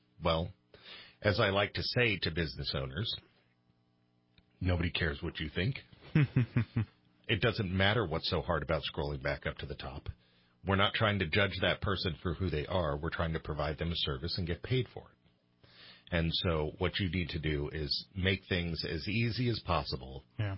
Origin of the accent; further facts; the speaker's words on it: United States; well, I'm an American. I barely speak one language.